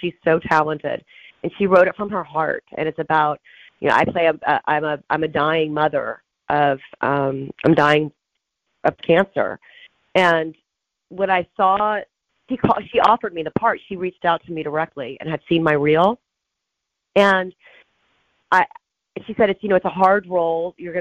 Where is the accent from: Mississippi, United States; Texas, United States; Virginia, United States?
Texas, United States; Houston; I was 5'10 when I was 13. I'm from Houston.